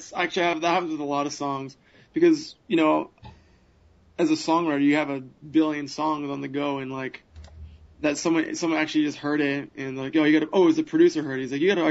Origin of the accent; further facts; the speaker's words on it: Canada; I guess growing up in Canada, it's so weird to see all these teams